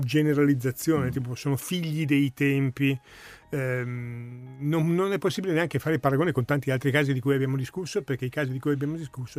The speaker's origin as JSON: {"language": "Italian", "town": "Uppsala", "region": "Uppsala County", "country": "Sweden", "said": "ma siccome sono di Uppsala, se io ci immagino la dieresi. Uppsala, la quarta città della Svezia."}